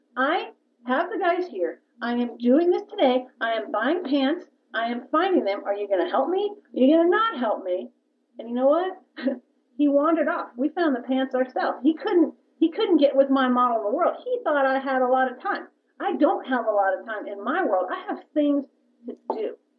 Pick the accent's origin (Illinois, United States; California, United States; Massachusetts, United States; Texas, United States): Texas, United States; Dallas; Well, I grew up with Lance in Dallas. That's where we both grew up.